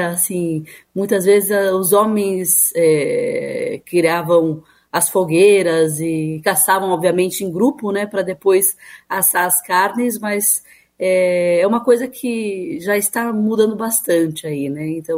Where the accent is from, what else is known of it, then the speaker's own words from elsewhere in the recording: Presidente Prudente, São Paulo, Brazil; Eu nasci em São Paulo, mas eu cresci no interior de São Paulo, em Presidente Prudente, é bem no oeste paulista